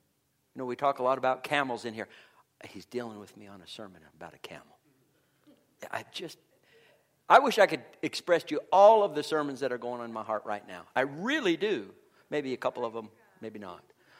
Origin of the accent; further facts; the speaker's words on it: Golden, Colorado, United States; As I said, I grew up in Golden. It's a pretty city.